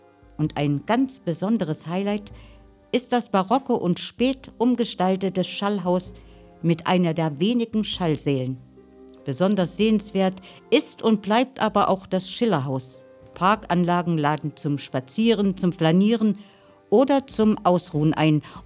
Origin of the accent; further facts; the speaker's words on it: Thuringia, Germany; born there; Und ich, als gebürtige Thüringerin, kann dies nur bestätigen.